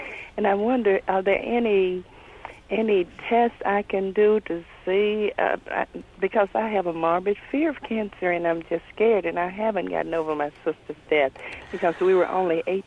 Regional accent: Sibley, Louisiana, United States; I'm from Sibley, Louisiana.

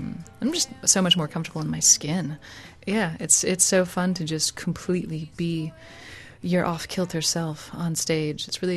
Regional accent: South Dakota, United States; also born or lived in Chicago / New York City; So I grew up in South Dakota in a very agrarian-based community. And over the years, I lived in Chicago for 7 years and then New York City.

